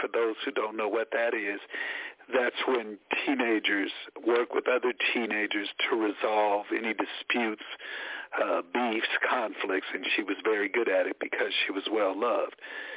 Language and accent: English; Oakland, California, United States; I'm from Oakland, California. I grew up as a small child in the 60s and the 70s at the height of the Black Consciousness Movement.